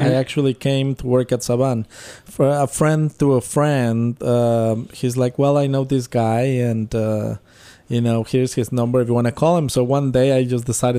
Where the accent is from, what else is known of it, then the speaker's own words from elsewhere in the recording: Mexico City, Mexico; I grew up in Mexico City.